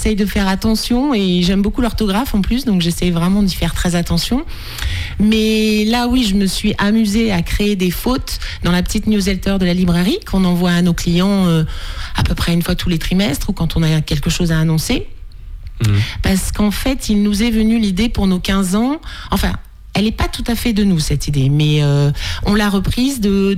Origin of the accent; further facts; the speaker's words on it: Pays de la Loire, France; on voulait se rapprocher de ma région d'origine qui est l'Anjou.